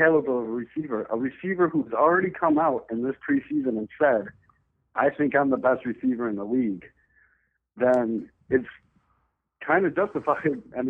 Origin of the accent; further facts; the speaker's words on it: Chicago, Illinois, United States; I'm born and raised in Chicago, I'm probably taking Jay Cutler because I like to cheer for my guy on the Sunday.